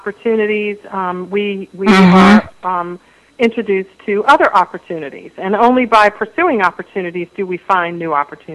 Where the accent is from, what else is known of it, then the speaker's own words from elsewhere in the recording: Washington, District of Columbia, United States; So I was practicing law in downtown Washington, D.C., which is my hometown